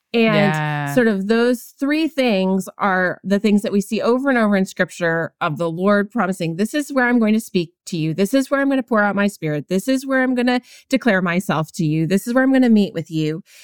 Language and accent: English; New England, United States; I thought, I have nothing in common with these women, because I was from New England.